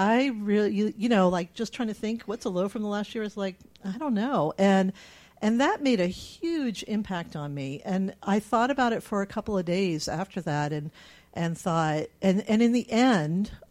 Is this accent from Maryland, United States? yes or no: yes; Maryland, United States; because when I was a kid, I grew up in Maryland, and my best friend from childhood lives in Pennsylvania, and I live in Alaska.